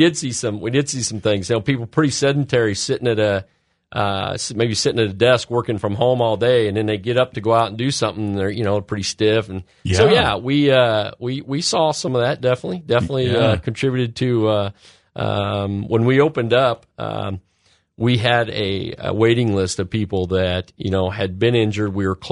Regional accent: Roseville, Illinois, United States; I grew up in Roseville.

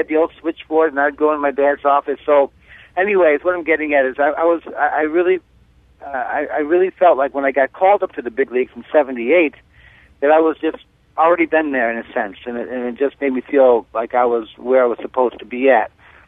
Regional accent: South Holland, Illinois, United States; and I was raised in South Holland with the Thornwood. And Comiskey Park was my playground.

